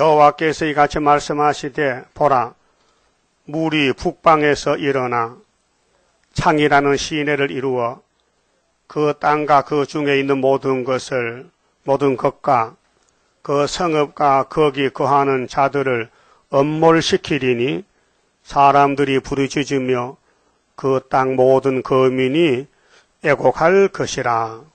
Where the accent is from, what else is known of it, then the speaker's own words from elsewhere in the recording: Gyeongsang, South Korea; accent: Gyeongsang dialect; 내가 경상도 사나이인데 경상도 사투리 막 하잖아요.